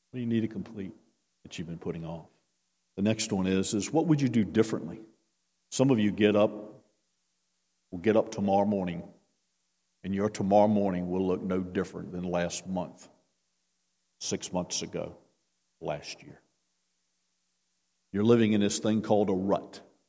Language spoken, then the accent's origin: English; Virginia, United States; She's probably the only one in the room can understand me because I'm from Virginia too.